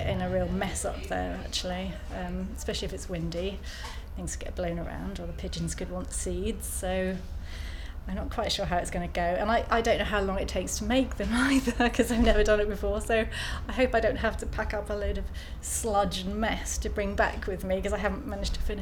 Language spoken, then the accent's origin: English; Bournemouth, South West England, United Kingdom; I'm 45, and I'm from Bournemouth in Dorset.